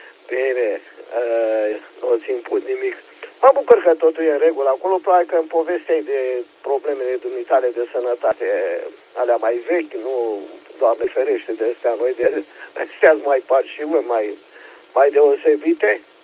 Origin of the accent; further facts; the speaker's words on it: Focșani, Vrancea County, Romania; eu sunt din Focșan